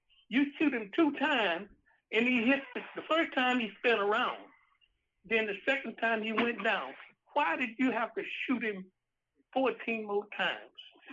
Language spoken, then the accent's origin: English; Mississippi, United States; I'm from Mississippi.